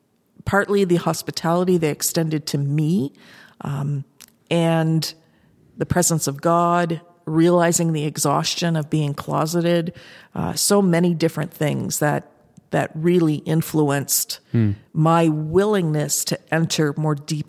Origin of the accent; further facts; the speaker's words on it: Canada; But again, being Canadian, same-sex marriage had passed in 2005 federally.